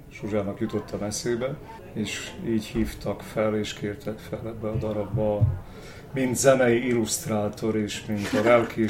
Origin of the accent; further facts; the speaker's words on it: Sombor, Vojvodina, Serbia; Félvidéki, igen. Zombor. Tehát Zombor az Bácskának a, ugye Szabadka után és Újvidék után a harmadik legnagyobb városa, de hát mi olyan hármas határon vagyunk, ugye ott a magyar, Bajához közel, és Eszékhöz közel, és a Dunához is közel.